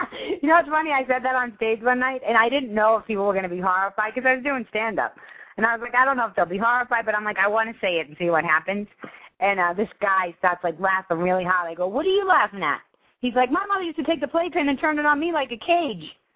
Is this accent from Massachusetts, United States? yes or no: yes; Boston, Massachusetts, United States; The show is all about growing up in Boston and using my fists, fighting, and everybody told me my whole life to use my words